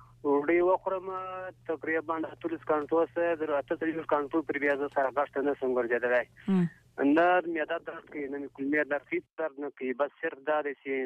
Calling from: Kandahar, Afghanistan; بلې کندهار

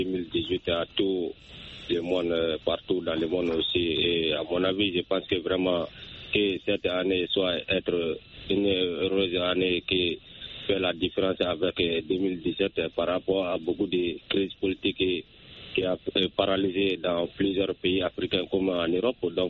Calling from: Sonikéni, Mali; Je vous appelle toujours dans mon village natal à Sonikéni.

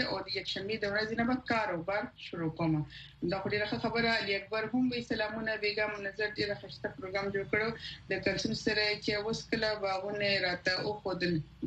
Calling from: Karachi, Sindh, Pakistan; مسافرین د کراچۍ نه پیغام در لیګم

